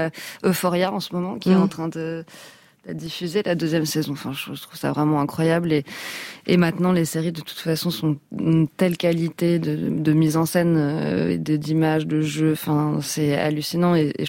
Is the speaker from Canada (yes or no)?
no; France; accent: French; j'ai un accent français, mais bon, je parle plutôt bien anglais